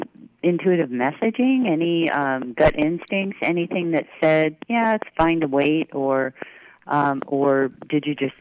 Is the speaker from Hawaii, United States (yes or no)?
yes; Hawaii, United States; And I was born and raised in Hawaii, so I said, you know, it's a freckle.